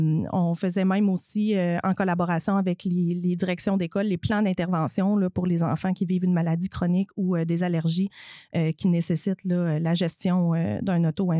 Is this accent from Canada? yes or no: yes; Lac-Mégantic, Quebec, Canada; Moi, je viens de Mégantic